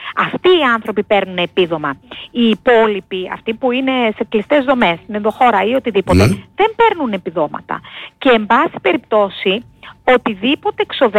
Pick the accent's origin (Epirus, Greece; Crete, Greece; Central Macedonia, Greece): Crete, Greece; στην πατρίδα μας και στην ιδιαίτερη πατρίδα μου την Κρήτη